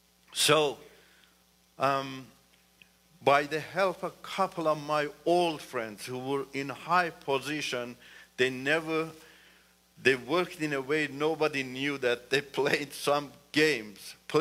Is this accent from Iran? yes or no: yes; Iran; first language Turkish; English is a second language; because Turkish is my mother language. There are millions of Turks in Iran, live in Iran.